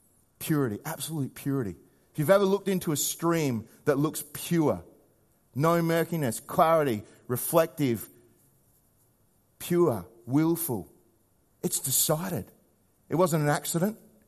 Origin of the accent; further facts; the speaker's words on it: Australia; accent: Aussie; That's my Aussie accent working through Greek.